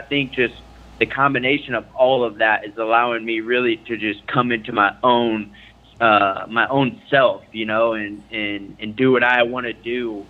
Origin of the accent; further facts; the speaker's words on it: Franklin, Tennessee, United States; Yeah, I grew up in Tennessee, Franklin, Tennessee.